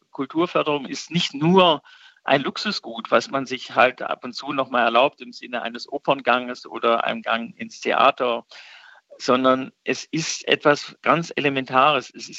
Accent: Stuttgart, Baden-Württemberg, Germany; accent: Swabian; Also für mich auch als Stuttgarter Schwabe

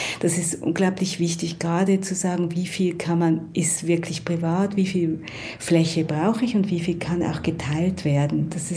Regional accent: Switzerland; Also ich komme aus der Schweiz und bin sozusagen groß geworden mit einem unglaublich gut funktionierenden öffentlichen Verkehr.

